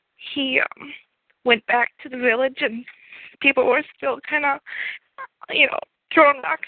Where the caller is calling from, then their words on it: North Dakota, United States; from North Dakota.